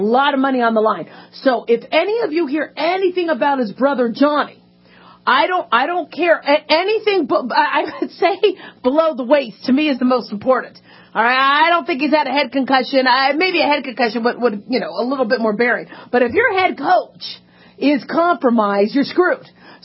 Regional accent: Las Vegas, Nevada, United States; And I know, I'm from Las Vegas. It should be West Coast, East Coast.

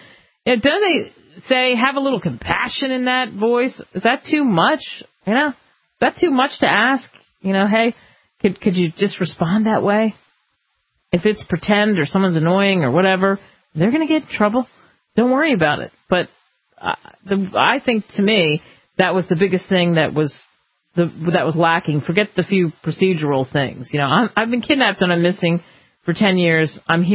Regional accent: Pennsylvania, United States; In the NFL, I know, because I grew up outside of Philadelphia, and we hated those Redskins.

